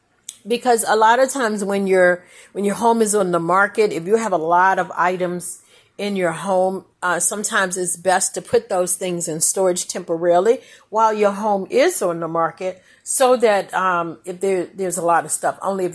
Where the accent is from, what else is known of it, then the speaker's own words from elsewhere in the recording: Maryland, United States; from Prince George's County, Maryland, and I am a senior real estate agent.